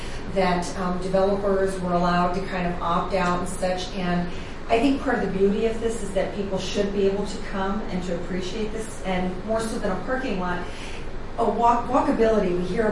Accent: Midwest, United States; Okay, I grew up in the Midwest, so it's like, what are those things?

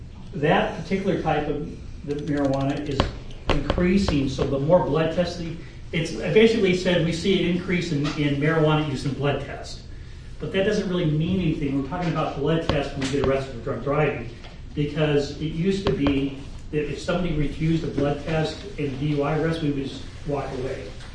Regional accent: Irvine, California, United States; I came from Southern California, the city of Irvine.

